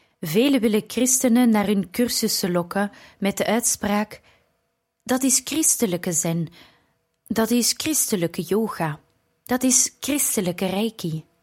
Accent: India; Dutch is a second language; Ik ben in India opgegroeid en naar school geweest met kinderen uit verschillende geloofsovertuigingen

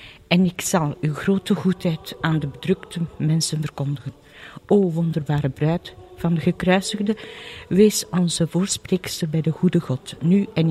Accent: Dendermonde, East Flanders, Belgium; Ja, ik ben afkomstig uit Dendermonde.

